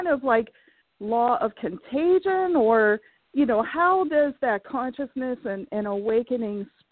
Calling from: Pennsylvania, United States; I'm calling from Pennsylvania.

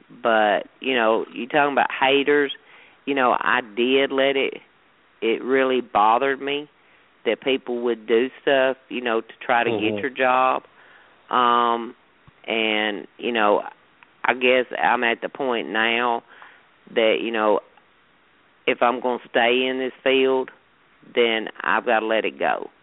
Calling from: Winchester, Tennessee, United States; I'm calling from Winchester, Tennessee.

